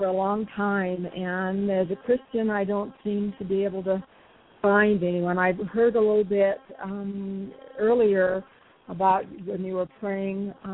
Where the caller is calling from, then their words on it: Colorado, United States; Oh, I'm calling from Colorado, the southern mountain in the southern central part of Colorado.